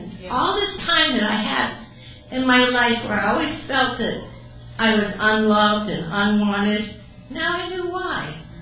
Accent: Illinois, United States; born there; I was born in Illinois. Not too far from Arkansas, right?

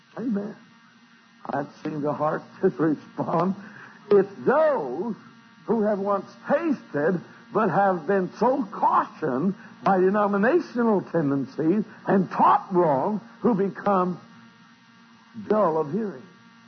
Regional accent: Oklahoma, United States; I'm from Oklahoma, speak a little slower.

